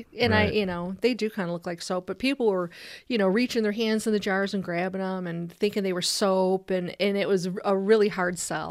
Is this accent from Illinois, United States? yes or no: yes; Chicago, Illinois, United States; now in Crown Point, United States; I'm originally from Chicago, the southeast side of Chicago, and we moved out to Crown Point, Indiana in 1988, bought an old farmhouse.